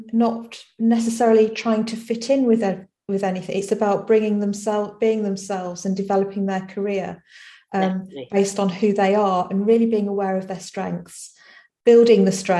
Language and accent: English; Skegness, East Midlands, United Kingdom; also born or lived in Derby; And I was born in Derby, and we moved to Skegness in Lincolnshire, which is a seaside town in the UK.